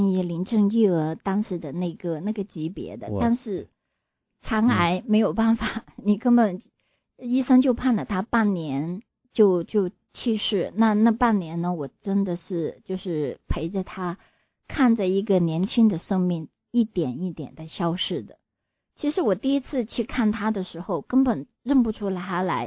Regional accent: China; 我们在国内长大，哪有宗教信仰？

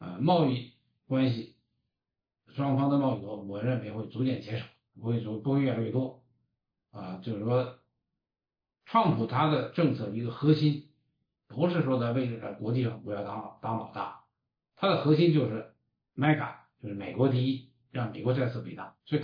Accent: Northeast China, China; 我在东北长大

